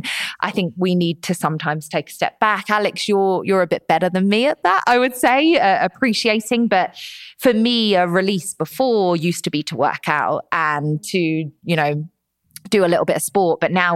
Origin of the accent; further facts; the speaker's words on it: United Kingdom; So at the time, you know, I'm British.